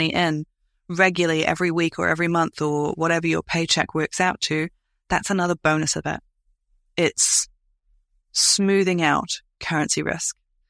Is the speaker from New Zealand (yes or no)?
yes; New Zealand; I as a New Zealander